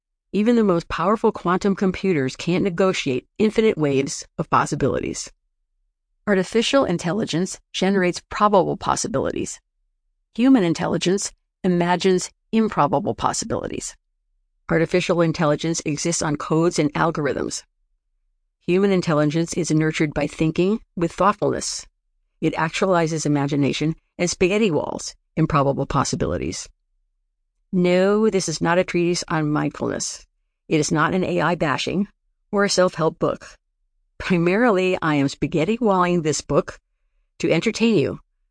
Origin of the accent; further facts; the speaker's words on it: East Coast, United States; I grew up on the East Coast, I grew out on the West Coast, and grew away into the Far East.